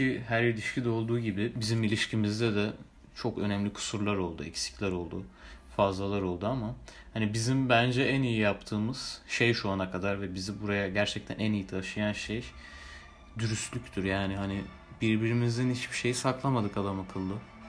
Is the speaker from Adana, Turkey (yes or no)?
no; Istanbul, Turkey; ikimiz de doğma büyüme İstanbul'da.